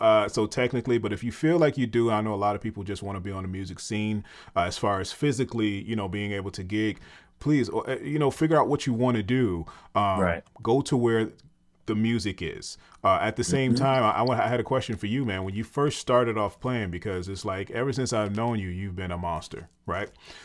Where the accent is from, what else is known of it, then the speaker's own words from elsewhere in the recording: New York, United States; Dude, I'm from New York.